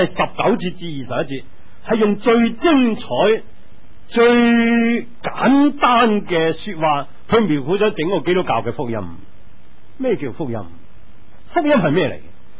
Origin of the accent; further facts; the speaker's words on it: China; 我哋中国人嘅饮食咧就样样都有机会饮食